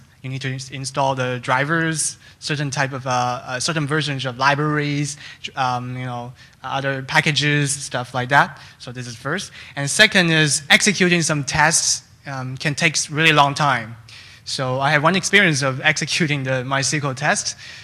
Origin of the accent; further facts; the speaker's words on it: Toronto, Ontario, Canada; Hi everyone … I'm from Toronto.